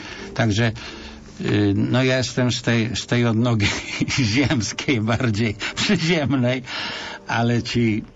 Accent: Recovered Territories, Poland; born there; ja się urodziłem na ziemiach odzyskanych jako dziecko tułaczy wojennych tego pokolenia

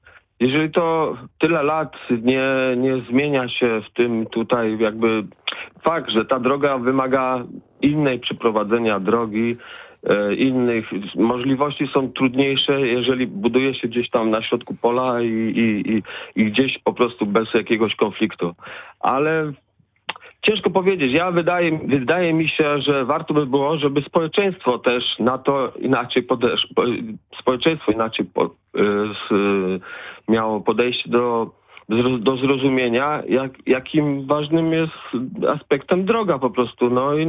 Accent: Poznań, Greater Poland Voivodeship, Poland; my jako poznaniacy jesteśmy tacy europejscy, nowocześni

